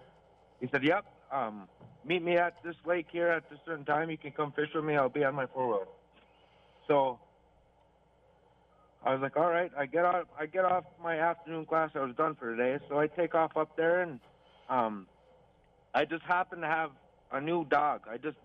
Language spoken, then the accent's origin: English; Belcourt, North Dakota, United States; also born or lived in Fargo; Well, I was born in the Turtle Mountains. I'm Belker, North Dakota, and as a little kid, we moved away. We moved to Fargo, and I lived there for about 11 years. Well, then later on down the road, we ended up moving back.